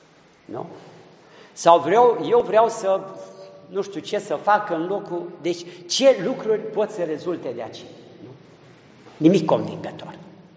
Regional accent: Romania; Într-un fel ajung eu la sfințenia ca român, altfel ajunge să zicem neamțul.

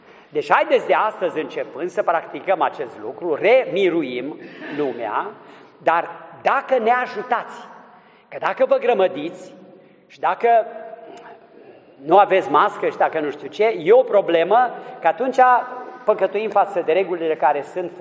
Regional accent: Transylvania, Romania; now in Vienna, Austria; Cum era și în satul meu natal, în Ardeal, și cum e în multe situații

